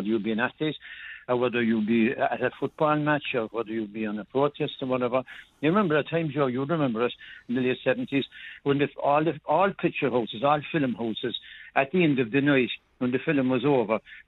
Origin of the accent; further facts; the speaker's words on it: Ireland; I'm entitled to fly as an Irish, sovereign Irish citizen, sovereign Irish Republican, to fly my tricolour outside my property any time I want.